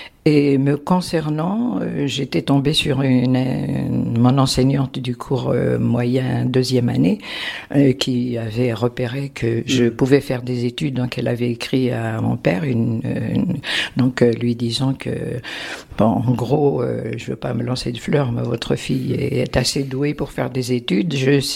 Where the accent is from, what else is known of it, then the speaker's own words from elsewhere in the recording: Aït Larba, Tizi Ouzou Province, Algeria; born there; Je suis née à Aïtiani, dans le village Aït Larba, en Kabylie.